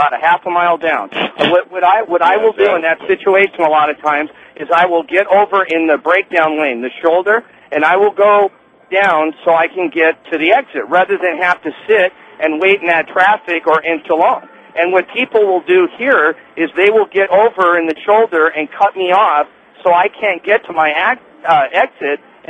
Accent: Seattle, Washington, United States; And I'm from Seattle, and what people do here a lot, it pisses them off by doing

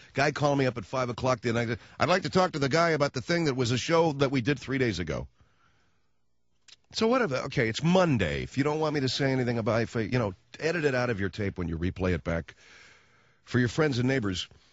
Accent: Arcadia, California, United States; But I grew up in Arcadia. And this is the city where Santa Anita Racetrack is located.

